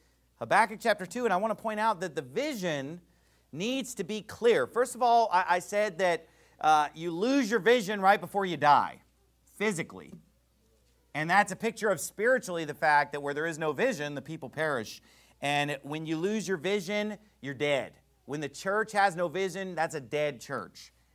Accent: California, United States; Because our church acts like normal people, okay? Because we're from California, amen?

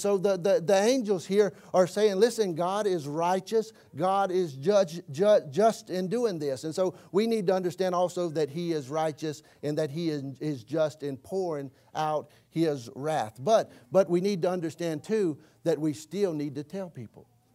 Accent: Humboldt, Tennessee, United States; I'm from Humboldt, Tennessee. Population 8,000.

